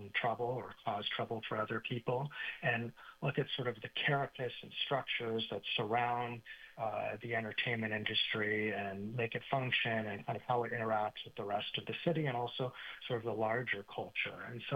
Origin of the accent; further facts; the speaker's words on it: Los Angeles, California, United States; I'm from Los Angeles originally.